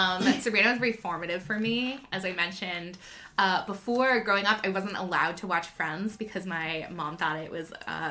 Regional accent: Massachusetts, United States; it was about a town right outside of Boston. I grew up outside of Boston.

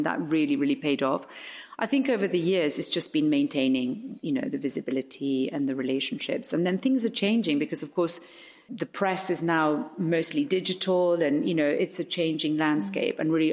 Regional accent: Spain; when I was growing up in Spain and she had her own business

